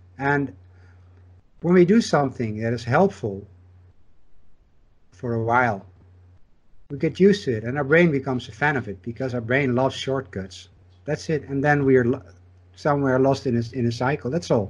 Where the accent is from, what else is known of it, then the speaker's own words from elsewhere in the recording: Arnhem, Gelderland, Netherlands; English is a second language; now in Amsterdam, Netherlands; No, I grew up in Arnhem, which is in the east of Holland.